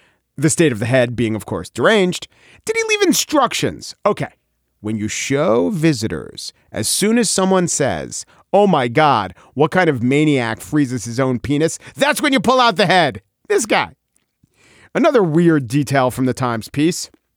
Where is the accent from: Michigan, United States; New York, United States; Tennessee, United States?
New York, United States; As a New Yorker, the detail that I just cannot get my head around as regards Jeffrey Epstein is this.